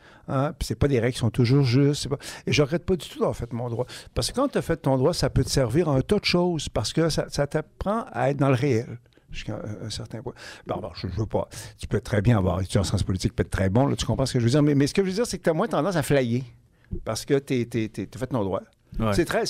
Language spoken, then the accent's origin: French; Saguenay, Quebec, Canada; now in Montreal, Canada; je viens de Saguenay, j'ai étudié à Laval. C'est ça, je suis resté 25 ans à Québec, une ville que j'adore. Puis là, je suis à Montréal.